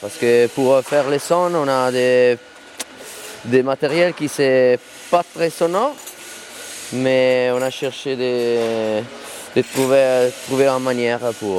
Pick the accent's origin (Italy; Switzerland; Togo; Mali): Italy; French is a second language; je viens de l'Italie.